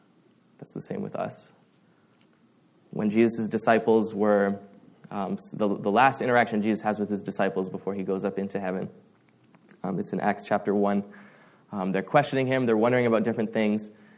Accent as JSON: {"language": "English", "country": "Canada", "said": "Even before we're Canadian"}